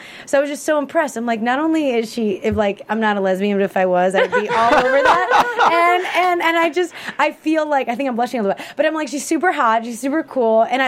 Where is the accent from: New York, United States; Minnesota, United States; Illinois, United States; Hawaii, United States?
Illinois, United States; Chicago; Yeah, born and raised in Chicago.